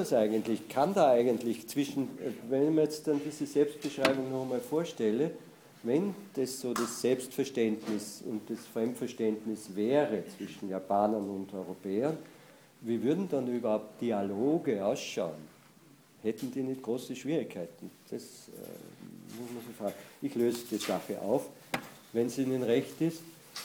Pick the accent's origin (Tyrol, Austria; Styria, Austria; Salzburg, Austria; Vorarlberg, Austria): Salzburg, Austria; Also ich komme aus dem Pinzgau herkunftsmäßig, das ist eine ländliche Region in Österreich. Wir Pinzgauer sprechen die Dinge nicht aus.